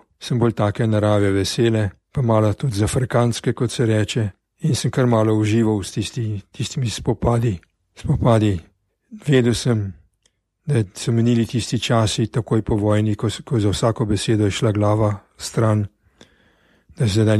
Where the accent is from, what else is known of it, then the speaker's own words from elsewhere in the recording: Ljubljana, Central Slovenia, Slovenia; Sem rekel, da sem Ljubljančan in po zakonuh me vsaka občina lahko izžene v mojo rojstno občino, to je pa Ljubljana.